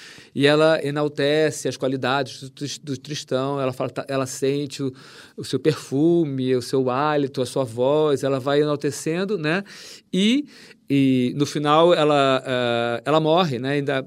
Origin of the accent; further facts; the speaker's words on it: Brazil; Ah, eu sou do Brasil.